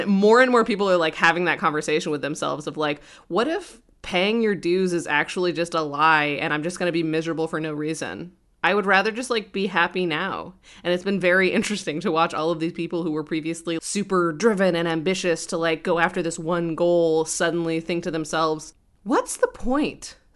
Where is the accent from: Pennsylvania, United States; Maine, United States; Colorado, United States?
Colorado, United States; now in Brooklyn, United States; I grew up in Colorado, so my fiance and I are going to move in with my mom as like a halfway point